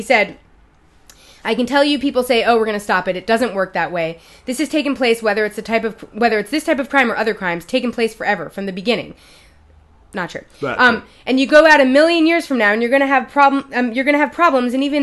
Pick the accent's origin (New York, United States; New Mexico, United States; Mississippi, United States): New York, United States; New York City; I've never held a gun. I grew up in New York City. I've never held a gun in my life.